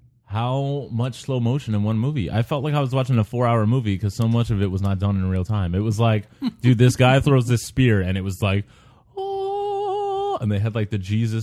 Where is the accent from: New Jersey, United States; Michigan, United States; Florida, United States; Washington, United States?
Florida, United States; Miami; now in Glendale, United States; I'm from Miami, Florida, originally born and raised. And apparently we don't like Miami. And I moved to Phoenix about 7 years ago